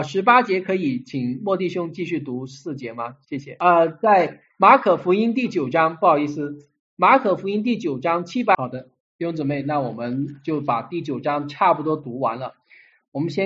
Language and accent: Chinese; Guangdong, China; 就是我们广东人喜欢这个，就是什么海边的人都是吃过什么咸鱼啊